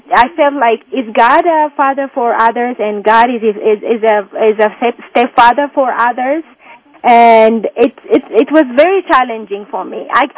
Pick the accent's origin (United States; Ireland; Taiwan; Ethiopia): Ethiopia; English is a second language; moved away; also born or lived in United Arab Emirates; Yeah, I came to Denver to visit my friend. Originally, I came from Abu Dhabi, and I'm from Ethiopia, originally.